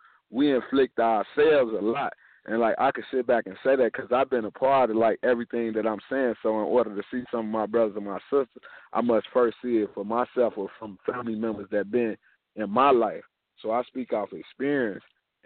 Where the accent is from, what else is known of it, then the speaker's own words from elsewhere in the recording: Chicago, Illinois, United States; now in Dallas, United States; I'm calling from Dallas, Texas. I'm from Chicago, Illinois.